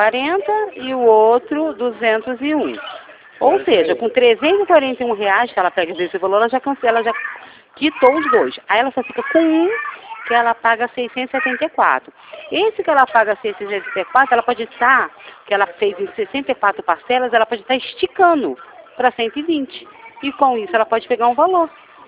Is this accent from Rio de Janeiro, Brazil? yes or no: yes; Rio de Janeiro, Brazil; Sou daqui da Vila da Penha.